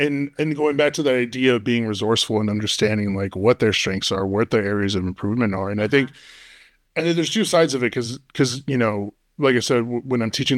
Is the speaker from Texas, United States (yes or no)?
yes; El Paso, Texas, United States; we're from El Paso and we have, like, I know a lot of folks get menudo on Sunday morning.